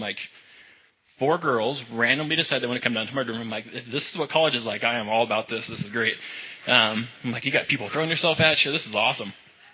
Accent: Halsey, Nebraska, United States; But I grew up in Halsey, Nebraska. Anybody know where that is? Yeah, it's a beautiful place.

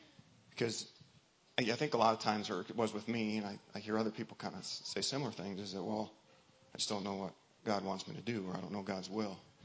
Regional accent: United States; You know, I'm an American, and I go to church once in a while with family

